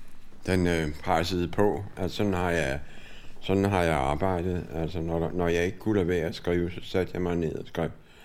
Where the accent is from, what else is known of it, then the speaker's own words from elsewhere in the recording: Nyborg, Region of Southern Denmark, Denmark; now in Copenhagen, Denmark; Jeg er fra Nyborg